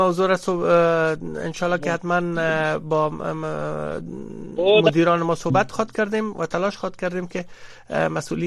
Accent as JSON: {"language": "Persian", "country": "Afghanistan", "said": "به عنوان یک افغان هم را شما صحبت خود کردیم"}